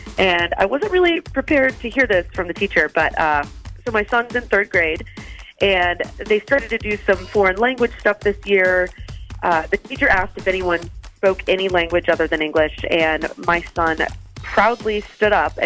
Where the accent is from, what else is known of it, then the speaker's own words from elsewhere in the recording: Madison, United States; I'm from Madison.